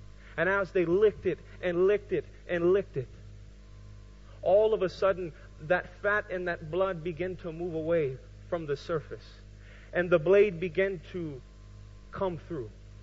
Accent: United States; the Native Americans were actually the first ones to inhabit America, my home country.

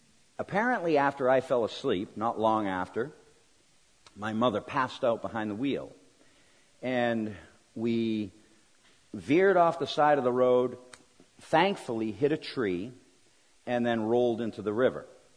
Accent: Boston, Massachusetts, United States; Let me start in the beginning. I grew up in the Boston area.

